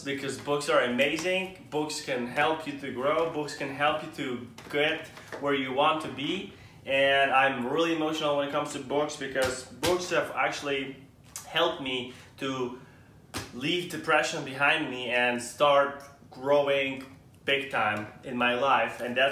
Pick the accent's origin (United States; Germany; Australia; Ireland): Germany; especially I was growing up in Germany, that were reading, like we started the year in high school